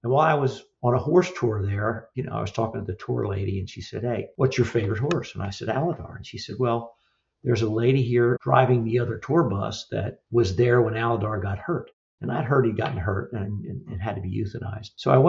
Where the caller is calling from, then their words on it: Memphis, Tennessee, United States; Memphis, Tennessee. The land of … Graceland and Stax Records and … There's a lot of history here.